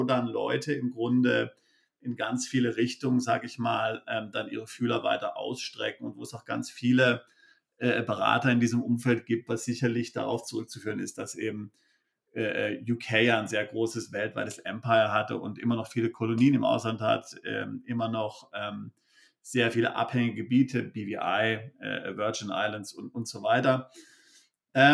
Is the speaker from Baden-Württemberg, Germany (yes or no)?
yes; Freiburg im Breisgau, Baden-Württemberg, Germany; moved away as an adult; now in Switzerland; Also ich komme ursprünglich aus Freiburg im Breisgau, bin dort aufgewachsen, habe dort Abitur gemacht und bin dann im Grunde nach dem BWL-Studium relativ schnell in die Schweiz auch umgezogen.